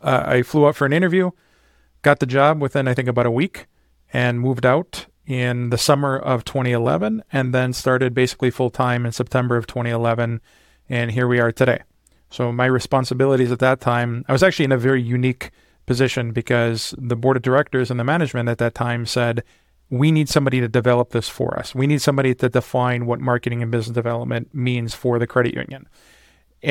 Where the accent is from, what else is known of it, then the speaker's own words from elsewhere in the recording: Detroit, Michigan, United States; But growing up in the Detroit area, post-college, post-university, I actually worked for a nonprofit organization for a while